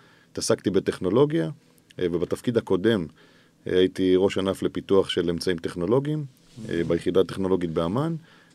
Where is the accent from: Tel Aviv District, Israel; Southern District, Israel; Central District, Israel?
Southern District, Israel; Talmei Yehiel; also born or lived in Kiryat Malakhi; ומושב תלמי חייל, שם בגרתי